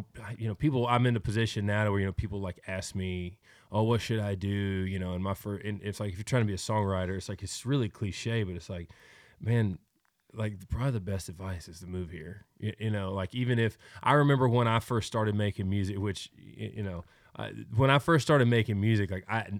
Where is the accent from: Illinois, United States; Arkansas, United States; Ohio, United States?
Arkansas, United States; also born or lived in Bradenton, United States; I grew up on a cattle farm, and I'm from Arkansas. I was born there. My mom got remarried. We moved to Florida.